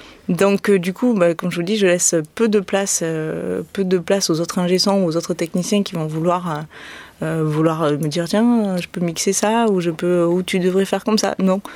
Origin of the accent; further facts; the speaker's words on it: France; C'est pas parce que je suis en France et que je suis française que je suis obligée de chanter en français.